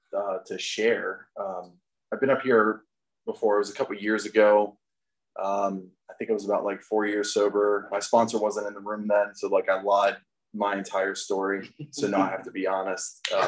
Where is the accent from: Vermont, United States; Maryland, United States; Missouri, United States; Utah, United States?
Maryland, United States; I was actually in Maryland. I'm from Maryland.